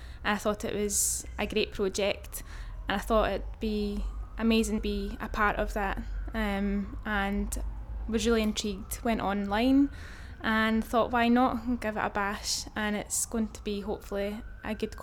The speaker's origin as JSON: {"language": "English", "region": "Scotland", "country": "United Kingdom", "said": "I'm from Lanarkshire in Scotland and my date of birth is the 30th of March 1985."}